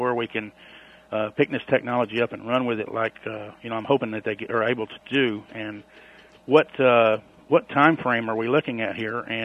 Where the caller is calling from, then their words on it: Chattanooga, Tennessee, United States; Chattanooga, Tennessee. Listen to you on WGOW out here.